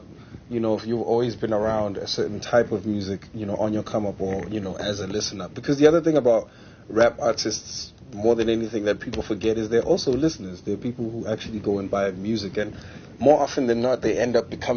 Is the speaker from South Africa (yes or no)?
yes; East Rand, Gauteng, South Africa; I'm from the East Rand, and I see a lot of crazy things when I go out there